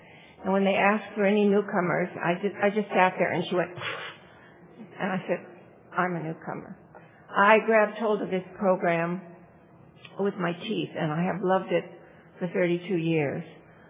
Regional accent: Palm Springs, California, United States; I come from California, the desert, Palm Springs.

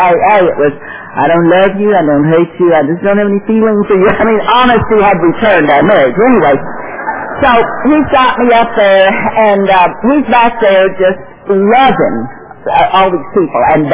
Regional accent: Fort Worth, Texas, United States; I grew up in Fort Worth, Texas. I was born there.

